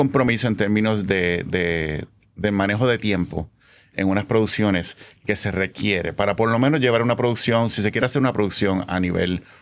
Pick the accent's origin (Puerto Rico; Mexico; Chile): Puerto Rico; Bayamón; Bueno, actualmente soy un director, coreógrafo, originalmente de Puerto Rico. Nacido y criado aquí en Bayamón, Puerto Rico.